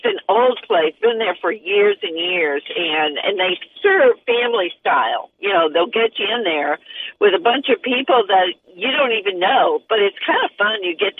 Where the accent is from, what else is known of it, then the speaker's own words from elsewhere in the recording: New England, United States; And I'm from New England. So, you know, but now I've been living in the South most of my life.